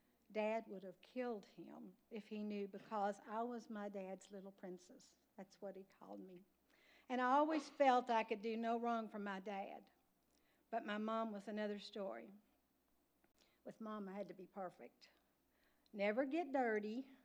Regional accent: Owensboro, Kentucky, United States; born there; I was born in Owensboro, Kentucky, into a family that loved me very much. I was brought up a Southern Baptist

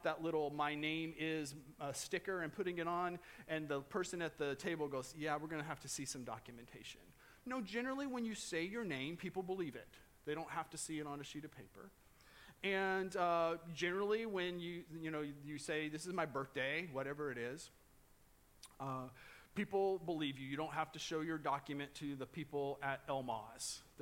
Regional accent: Indiana, United States; also born or lived in Owensboro, Kentucky; I was born in Davis County, Kentucky, in Owensboro. And then 2 or 3 days later, my parents took me back across the river to the promised land, and that's where they raised me, in Indiana.

